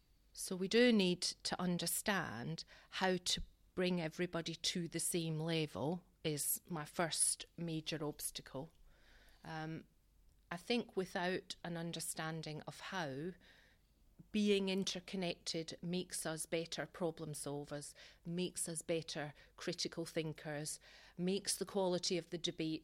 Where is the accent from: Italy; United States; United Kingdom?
United Kingdom; South West England; So I said I came from Gloucestershire